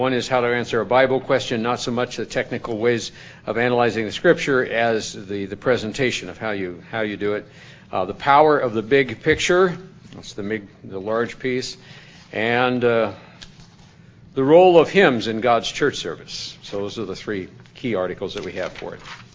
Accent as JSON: {"language": "English", "region": "South Dakota", "country": "United States", "tie": "born or raised there", "said": "We didn't have goats when I grew up in South Dakota. We were cattlemen. So we had cattle."}